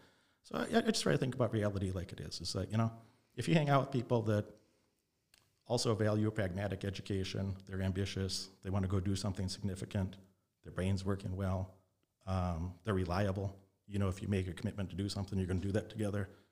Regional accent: Illinois, United States; also born or lived in Las Vegas, Nevada; I was raised in Illinois, in Nevada, back and forth in Las Vegas and Illinois a lot of my childhood.

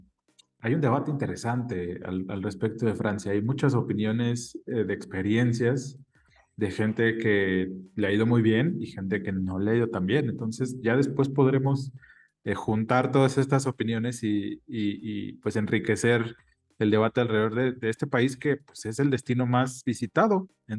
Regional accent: Mexico; Y cuando nosotros como mexicanos vamos a otro país, sobre todo Europa, Asia, Estados Unidos también incluso

